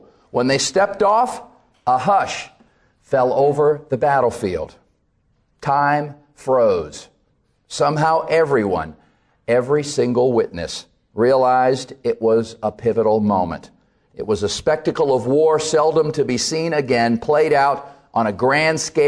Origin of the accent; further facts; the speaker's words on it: Richmond, Virginia, United States; born there; I was born in Richmond, and I've always considered myself a Virginian, proud to be a Virginian.